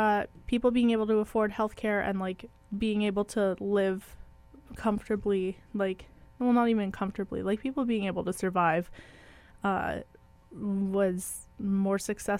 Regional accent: Manitoba, Canada; because we are from Manitoba, that in the 70s there was a MINCOM experiment done.

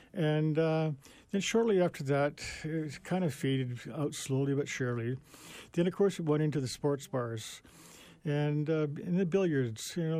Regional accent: Winnipeg, Manitoba, Canada; I sure had great memories of growing up in Winnipeg

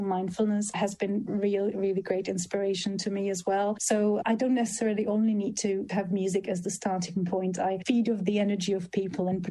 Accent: Czechia; now in United Kingdom; I'm from the Czech Republic, but I live in Britain and my family is in Sweden, America and Japan.

